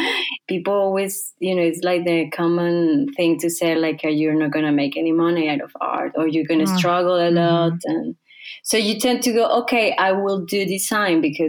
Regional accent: Mexico; I'm originally from Mexico.

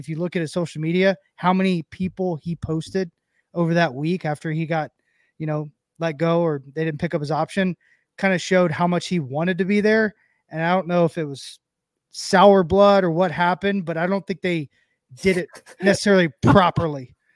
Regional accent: Tennessee, United States; Oh, I'm from Tennessee and I can't get anything right.

